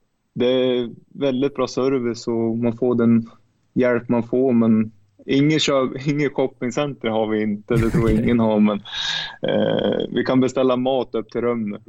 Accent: Sweden; moved away as an adult; now in Yaroslavl, Russia; En Audi kör jag hemma i Sverige och en Hyundai har jag här i Jaroslav.

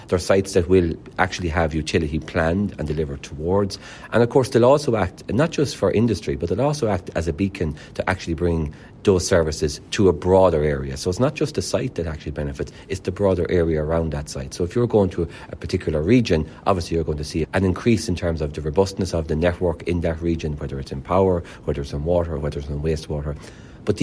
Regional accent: Ireland; I think we have to get that mindset as Irish people.

